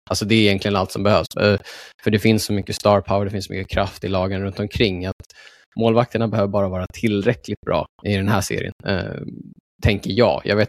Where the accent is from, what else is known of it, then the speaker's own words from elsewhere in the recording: Sweden; Alltså, som svensk vill man ju säga Gabriel Landeskogs ledarskap.